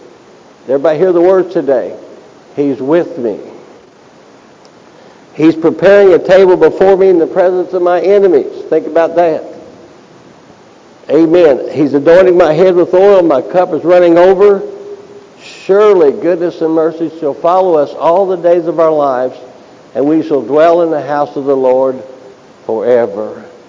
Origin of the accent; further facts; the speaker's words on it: Kentucky, United States; Now, I'm from Kentucky. I know this.